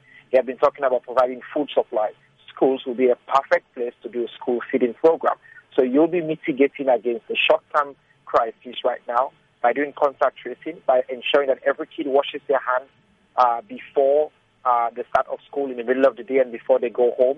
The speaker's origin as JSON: {"language": "English", "country": "Sierra Leone", "tie": "born or raised there", "said": "I grew up in Sierra Leone."}